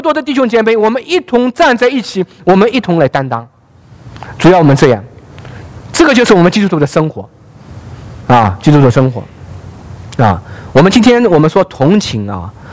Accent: China; 我们中国人可能一起喝茶啊，或者我们一起来吃个点心或吃饭啊。

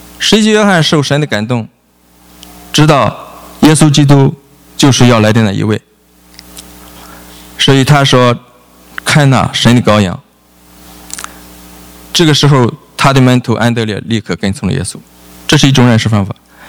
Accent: Shandong, China; 像我是山东人，一说山东人如何的好，我心里听特高兴

